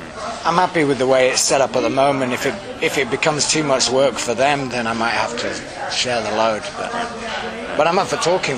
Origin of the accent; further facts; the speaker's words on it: Yorkshire and the Humber, United Kingdom; And I'm from Yorkshire, and then Manchester's in Lancashire